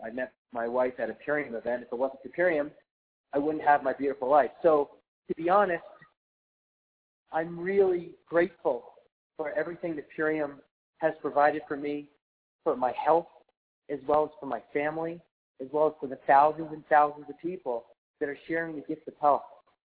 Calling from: Medellin, Antioquia, Colombia; I'm actually calling in from Medellin, Colombia, the city

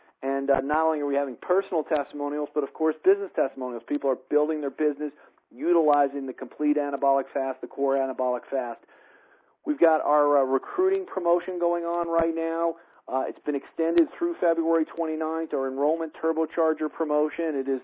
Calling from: Colorado, United States; I'm calling in from Colorado this evening.

